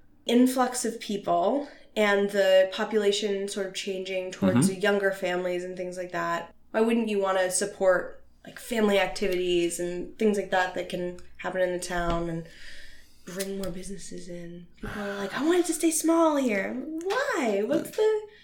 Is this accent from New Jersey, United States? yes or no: yes; New Jersey, United States; I grew up in New Jersey.